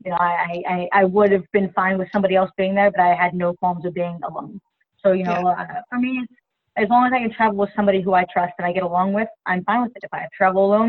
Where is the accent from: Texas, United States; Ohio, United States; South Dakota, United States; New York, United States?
Ohio, United States; I'm from Northeast Ohio.